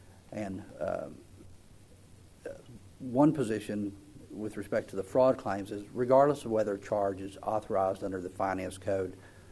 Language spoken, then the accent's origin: English; Athens, Texas, United States; I'm an attorney from Athens, Texas